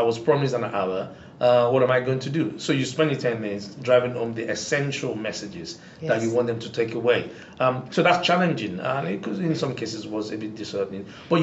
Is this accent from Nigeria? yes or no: yes; Nigeria; growing up in Nigeria in different environments, my grandfather's palace, and also on my father's side and on my mother's side